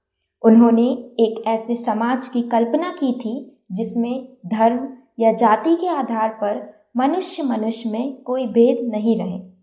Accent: Madhya Pradesh, India; मैं मध्य प्रदेश से हूँ। मैं अभी बरकतुल्ला यूनिवर्सिटी में बीए ऑनर्स ज्योग्राफी की स्टूडेंट हूँ।

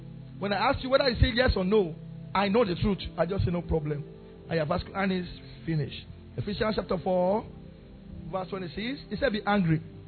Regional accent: South East, Nigeria; We Igbo. We are proud people. We don't take nonsense.

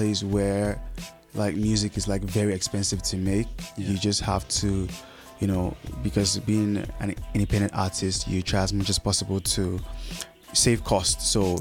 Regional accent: South, Nigeria; I am Nigerian from the South, and make music.

